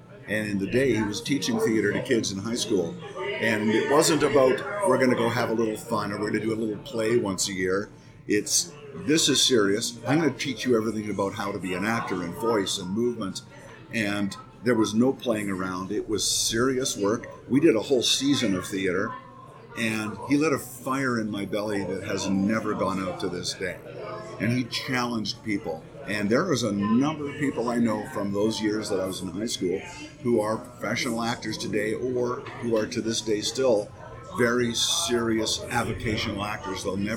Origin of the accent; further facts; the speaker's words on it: Edmonton, Alberta, Canada; So I grew up in Edmonton.